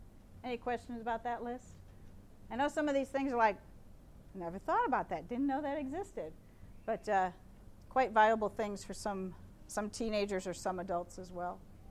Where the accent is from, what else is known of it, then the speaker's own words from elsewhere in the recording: Ohio, United States; Sorry, I'm from Ohio.